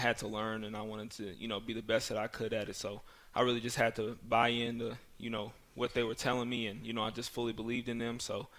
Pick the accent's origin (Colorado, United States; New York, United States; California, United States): Colorado, United States; So I definitely enjoy and love the fact that I'm from Colorado.